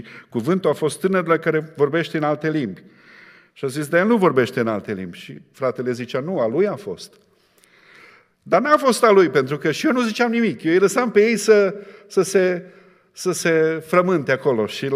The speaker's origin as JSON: {"language": "Romanian", "town": "Hida", "region": "Sălaj County", "country": "Romania", "tie": "born or raised there", "said": "când venit de acasă din satul meu, din Sălaj, din Hida, m-am dus la școală la Șimleu"}